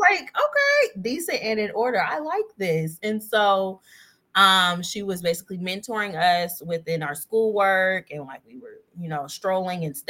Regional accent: Lawton, Oklahoma, United States; I'm from Lawton, Oklahoma, which is a military town. It's near Fort Sill, which is the largest artillery base.

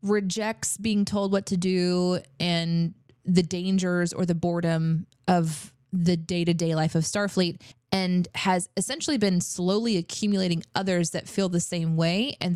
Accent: Missouri, United States; So I come from the Southwest Missouri, where farms are very normal to see, and farm animals are normal to see.

